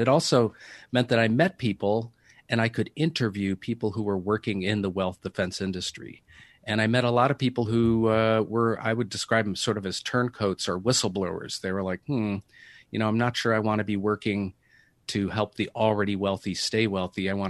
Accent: Madison, Wisconsin, United States; born there; Yeah, well, I was born in Madison. I didn't get to stay very long.

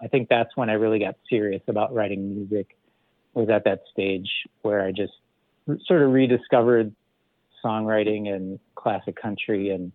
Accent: Danville, Illinois, United States; born there; I was born in Danville, Illinois.

